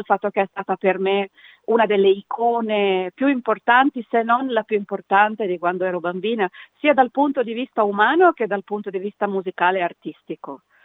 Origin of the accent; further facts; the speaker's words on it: Bologna, Emilia-Romagna, Italy; also born or lived in Vignola; Bologna è la mia città natale, anche se poi io mi sono trasferita in provincia di Modena per un po' di tempo, sono stata a Vignola, sono stata anche in altri paesi modenesi, però io sono nata e sono adesso a Bologna.